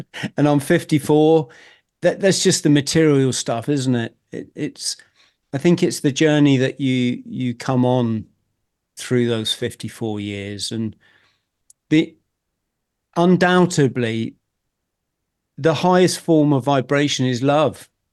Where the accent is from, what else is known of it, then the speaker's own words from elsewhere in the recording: England, United Kingdom; Yeah, I'm from England.